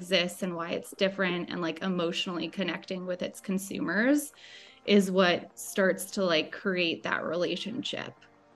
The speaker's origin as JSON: {"language": "English", "town": "Boulder", "region": "Colorado", "country": "United States", "tie": "born or raised there", "said": "I grew up in Boulder, Colorado."}